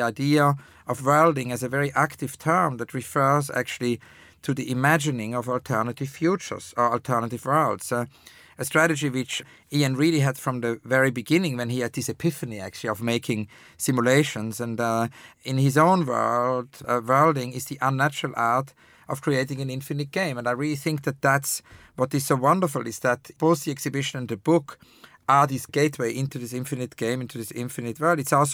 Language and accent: English; Switzerland; you know, I grew up in Switzerland